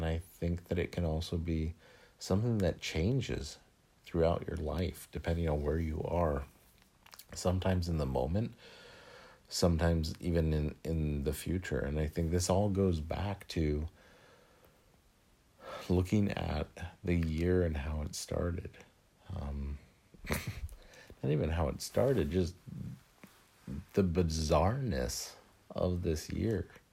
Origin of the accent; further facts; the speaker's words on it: United States; I mean, I equate it in some ways to September 11th for me as an American